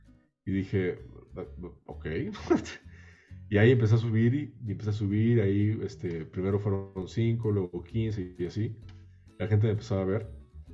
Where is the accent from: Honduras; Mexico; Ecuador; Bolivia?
Mexico; Mexico City; soy de la Ciudad de México, nacido y criado totalmente. Tengo 23 años.